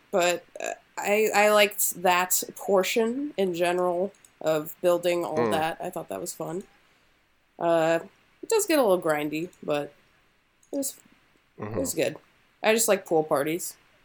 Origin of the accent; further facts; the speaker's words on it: Midwest, United States; I'm a Midwest. I'm from the Midwest.